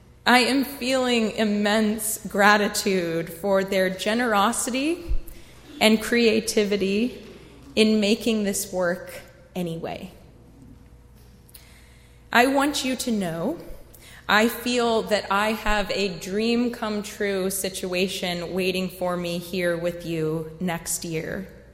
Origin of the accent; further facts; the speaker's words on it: Clemson, South Carolina, United States; I grew up in the Unitarian Universalist congregation in Clemson, South Carolina. It was growing up in that congregation that made me realize I wanted to become a minister.